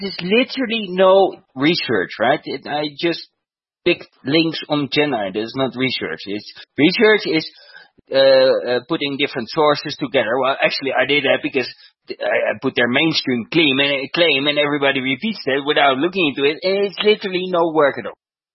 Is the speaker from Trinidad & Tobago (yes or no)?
no; Netherlands; now in Bogota, Colorado, United States; I come from Holland, and I live on the Bogota savannah